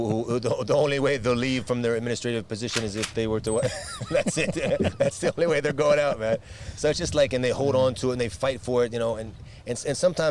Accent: Ireland; Because they see me and they know I'm Irish, you know, and I'm one of them

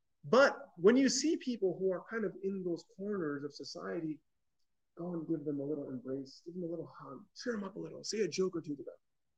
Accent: Elizabethtown, Kentucky, United States; born there; Growing up, we were never part of a big Muslim community. I was born in Elizabethtown, Kentucky, right?

